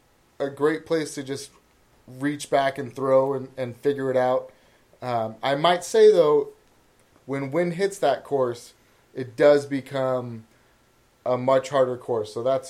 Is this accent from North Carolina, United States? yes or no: no; Sonoma, California, United States; So we're from Sonoma, California, wine country, about an hour north of San Francisco.